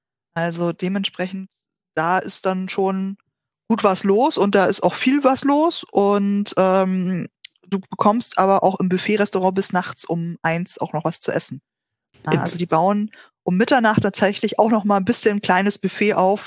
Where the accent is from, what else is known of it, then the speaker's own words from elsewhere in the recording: Munich, Bavaria, Germany; Ich bin ja Münchnerin. Ja, und hier in München